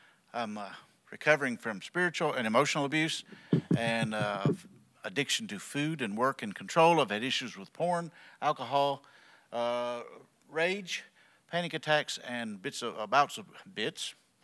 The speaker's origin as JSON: {"language": "English", "town": "Wilmore", "region": "Kentucky", "country": "United States", "tie": "born or raised there", "said": "And I grew up in Wilmore, Kentucky, which some of y'all know what that means and some of you don't."}